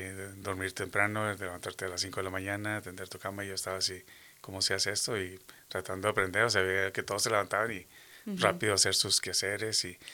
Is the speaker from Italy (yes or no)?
no; Matamoros, Tamaulipas, Mexico; moved away; Bueno, pues yo soy de Matamoros, Tamaulipas. Parte de mi historia es varias áreas, ¿verdad? Pero nosotros llegamos aquí en el 84.